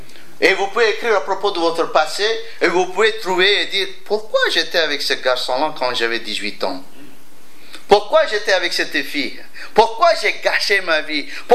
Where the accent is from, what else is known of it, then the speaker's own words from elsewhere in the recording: India; En Inde, j'ai grandi en Inde.